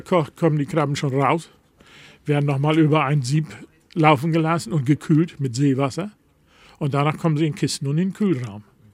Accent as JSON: {"language": "German", "region": "Lower Saxony", "country": "Germany", "lives_now": "Büsum, Germany", "said": "Ich weiß nicht, wie es hier in Büsum in Ostfriesland, wo ich herkomme, fängt man alles mit einer Tasse Tee"}